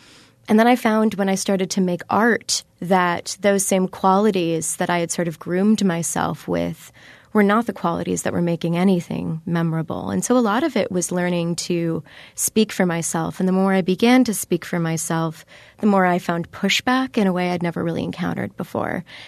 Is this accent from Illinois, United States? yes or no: yes; Springfield, Illinois, United States; I grew up in Springfield in the middle of Illinois and literally within a sea of cornfields.